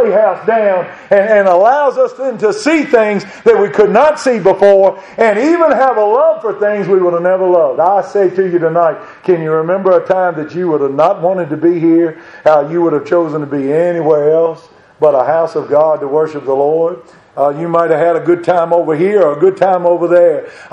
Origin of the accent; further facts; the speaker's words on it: Madison, United States; I grew up in Madison.